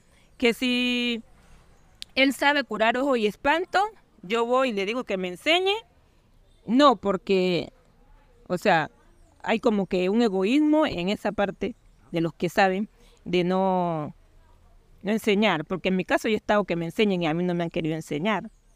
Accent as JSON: {"language": "Spanish", "town": "Olaya Herrera", "region": "Nariño", "country": "Colombia", "tie": "born there", "said": "nací aquí en Olaya Herrera."}